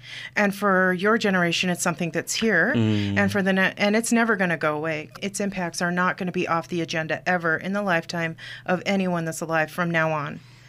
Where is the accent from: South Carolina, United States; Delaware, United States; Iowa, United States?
Iowa, United States; I'm originally from Iowa.